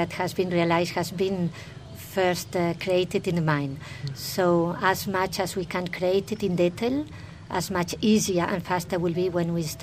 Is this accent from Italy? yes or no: no; Spain; now in Delhi, India; No, I'm from Spain. Mm. I live in Delhi. Mm. I have been living in Delhi for 8 years.